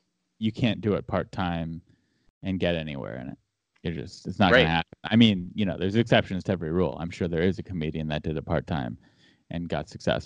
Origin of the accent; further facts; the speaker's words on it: San Diego, California, United States; I'm from San Diego, so I liked … punk rock